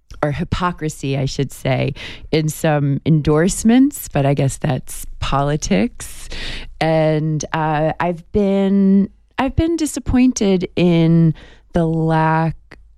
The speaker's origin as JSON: {"language": "English", "region": "New York", "country": "United States", "said": "I'm originally from New York"}